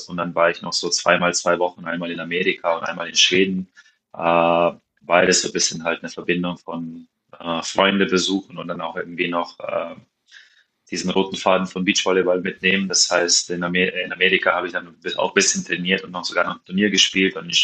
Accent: Maribor, Drava, Slovenia; Aber da ich ja hier aufgewachsen bin in Maribor

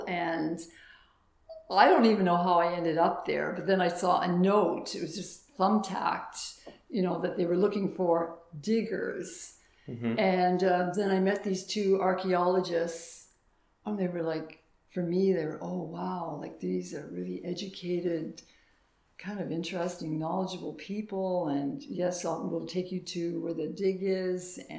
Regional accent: Canada; hey, are you American? No, I'm Canadian.

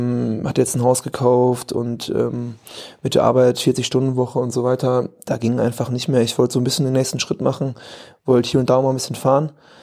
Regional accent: Bocholt, North Rhine-Westphalia, Germany; also born or lived in Cologne; now in Bochum, Germany; ich bin jetzt nach Bochum gezogen. Ja, ein bisschen näher in die Heimat wieder. Ich komme ja aus Bocholt, ist circa eine Stunde aus Bocholt, spiele auch da noch Hallenvolleyball. War aus Köln dann doch echt eine gute Strecke bis zum Training.

